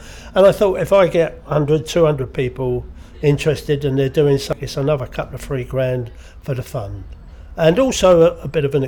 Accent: London, United Kingdom; now in Sidmouth, United Kingdom; I'm 70 and a bit, and I come from London originally, but we live in Sidmouth in Devon.

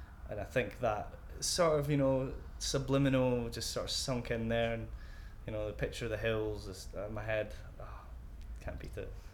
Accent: Scotland, United Kingdom; With passion comes anger, and being Scottish, that comes hand in hand. So that's something I'm very proud of. It's my heritage.

